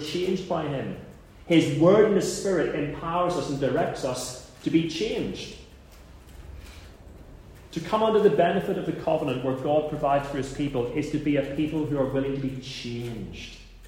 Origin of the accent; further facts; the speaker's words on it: Northern Ireland, United Kingdom; that's just me, that's my culture. I'm from Northern Ireland.